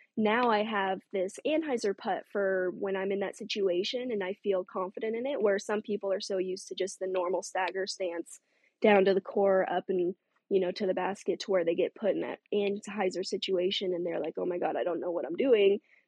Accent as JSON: {"language": "English", "region": "Colorado", "country": "United States", "tie": "born or raised there", "said": "So growing up in Colorado and throwing like that really shaped my backhand."}